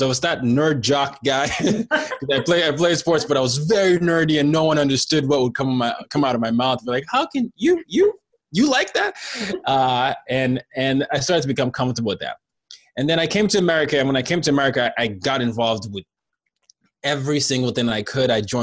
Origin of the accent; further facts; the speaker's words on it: Nigeria; So I'm Nigerian, so some of you might recognize from my name, some of you might not, but I was born in Nigeria, and the first 9 years of my life was spent in and out of military dictatorship.